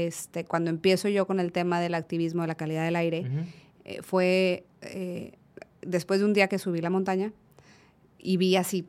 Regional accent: Mexico; pues somos mexicanos y esto es nuestro

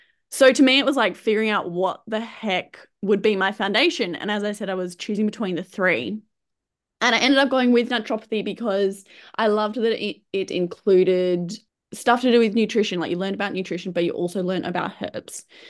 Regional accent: Tasmania, Australia; I'm originally from Tasmania. I'm 26 years old.

